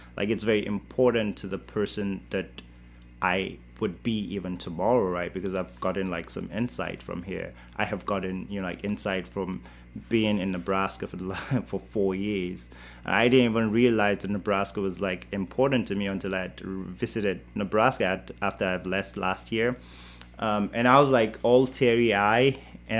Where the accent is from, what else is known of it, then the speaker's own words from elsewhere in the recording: Nigeria; So and right now as a Nigerian, I, you know, like some of my writing also like incorporate some of those local words, right?